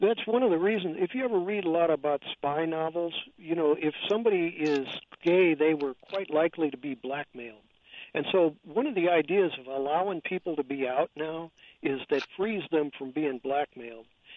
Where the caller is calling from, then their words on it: San Francisco, California, United States; I'm calling you from San Francisco